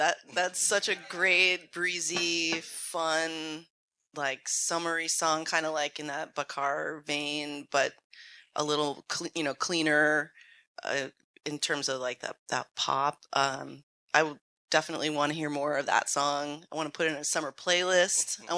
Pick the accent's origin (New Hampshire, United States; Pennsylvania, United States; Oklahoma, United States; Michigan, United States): New Hampshire, United States; Nashua; I'm from New Hampshire.